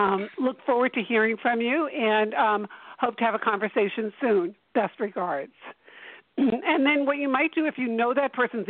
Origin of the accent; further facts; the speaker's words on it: Boston, Massachusetts, United States; I grew up in Boston and went to school in New York.